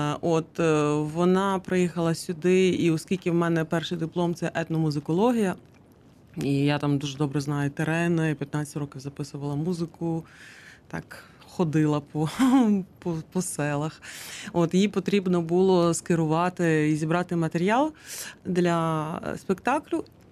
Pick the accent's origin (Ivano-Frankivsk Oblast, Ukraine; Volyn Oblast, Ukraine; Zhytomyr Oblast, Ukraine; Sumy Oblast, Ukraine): Ivano-Frankivsk Oblast, Ukraine; Ivano-Frankivsk; в Івано-Франківську, в моєму рідному місті